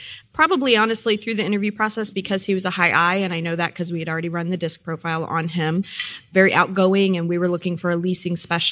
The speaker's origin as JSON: {"language": "English", "town": "Columbia", "region": "Missouri", "country": "United States", "said": "Hi, guys. … from Columbia, Missouri."}